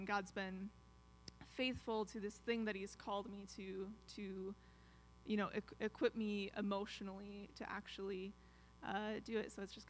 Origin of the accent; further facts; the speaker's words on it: Janesville, Wisconsin, United States; I grew up in Janesville, Wisconsin. That's where I'm at right now until I'm actually able to buy tickets and head out to Bolivia.